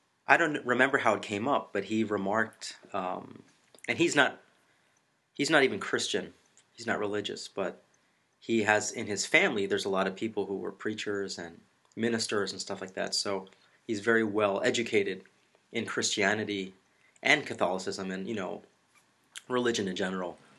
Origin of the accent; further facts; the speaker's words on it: United States; I'm a man, I'm American, I'm Catholic.